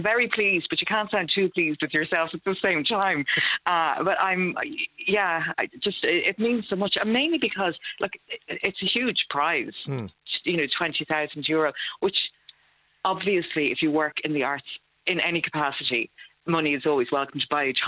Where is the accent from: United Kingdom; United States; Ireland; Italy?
Ireland; Waterford, Munster; I was born in Waterford, so we left Waterford when I was 8. I was born in Waterford City. So my early childhood memories are of going out to Tramore.